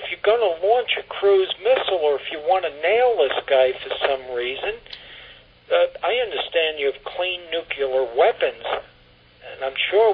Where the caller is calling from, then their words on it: Sopchoppy, Florida, United States; I'm calling from South Choppy, Florida.